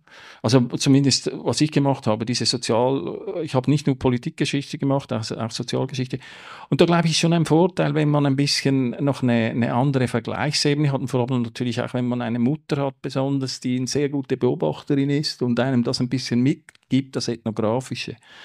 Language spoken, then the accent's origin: German; Zurich, Switzerland; nur weil ich in Zürich die meiste Zeit meines Lebens verbracht habe, in der Umgebung und in Zürich, sei das jetzt meine Heimat. Irgendwo würde ich sagen, die Schweiz ist doch meine Heimat im Sinne von, es gibt so eine Vertrautheit natürlich mit der Mundartsprache